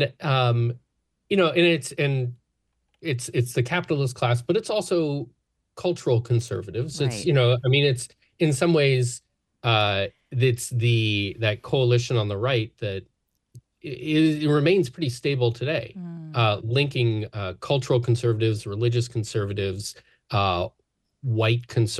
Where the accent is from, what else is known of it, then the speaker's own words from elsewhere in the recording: Tennessee, United States; You know, I grew up in Tennessee, and I was always very aware of the impact that the New Deal had on my region.